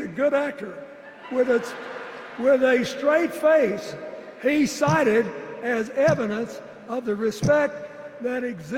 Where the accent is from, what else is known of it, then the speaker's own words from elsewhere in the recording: Arkansas, United States; As they used to say when I was a young man growing up in Arkansas